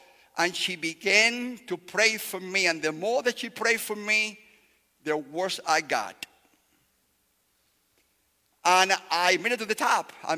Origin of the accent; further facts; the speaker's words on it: Cuba; And I came from Cuba, as you heard Jim say to you earlier.